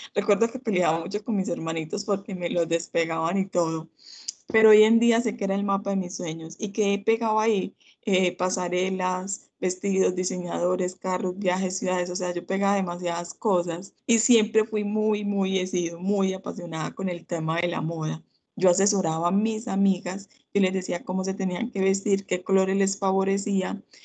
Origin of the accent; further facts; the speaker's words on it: Apartadó, Antioquia, Colombia; Soy la mayor de tres hermanos, soy de Apartado, Antioquia